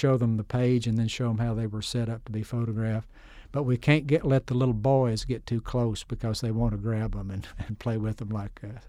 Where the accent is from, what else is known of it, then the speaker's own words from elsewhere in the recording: Kentucky, United States; I grew up in Jackson County. I can tell sometimes people are from different counties. If you're not familiar with the accent, it all sounds the same. But these rhymes try to capture that flavor of Eastern Kentucky language.